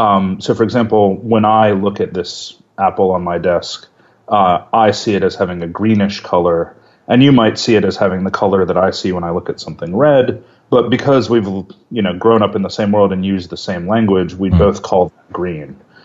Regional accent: Walkersville, Maryland, United States; So I grew up in a very small town in Western Maryland called Walkersville, which is just outside of Frederick.

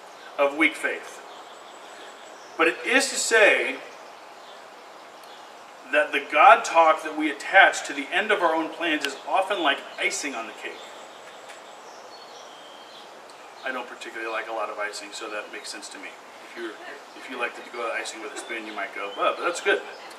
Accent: St. Louis, Missouri, United States; I was from North County, after all, and I wanted to stand alongside my friends of color to show that I cared about their safety and about my town

